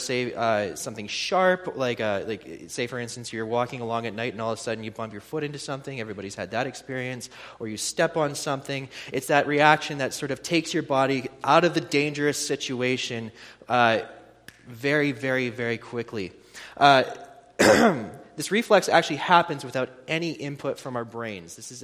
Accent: Devon, Alberta, Canada; also born or lived in Edmonton; At a very young age, I was born in Edmonton. I grew up on an acreage just outside of Devon. Growing up from grades 2 through 11, I was homeschooled.

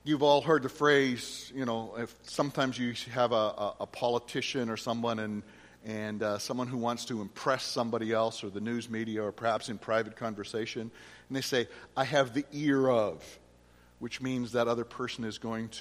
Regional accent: Saskatchewan, Canada; I know growing up in Saskatchewan, especially when I was younger

